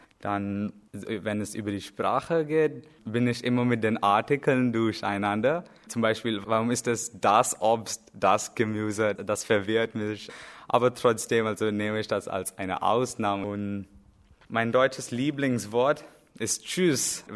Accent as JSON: {"language": "German", "town": "New Delhi", "region": "Delhi", "country": "India", "first_language": "Hindi", "second_language": "German", "said": "Ich komme aus Neu-Delhi, Indien. Ich bin im Jahr 1999 geboren."}